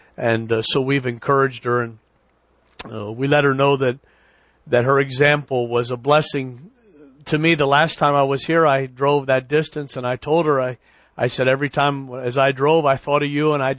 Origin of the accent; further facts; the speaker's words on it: Elizabethtown, Pennsylvania, United States; we grew up down here in Elizabethtown, Middletown area.